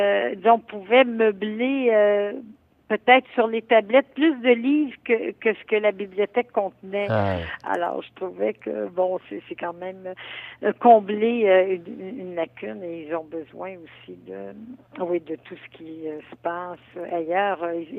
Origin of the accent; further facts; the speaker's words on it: Quebec, Canada; j'ai essayé, moi, d'être un pont entre les voix d'Afrique et les voix francophones chez nous au Québec